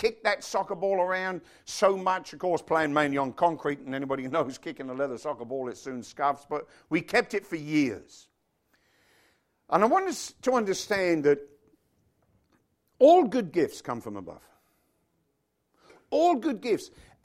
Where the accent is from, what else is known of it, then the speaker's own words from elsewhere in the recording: United Kingdom; the light on the lounge wasn't on for some reason, probably because we're British.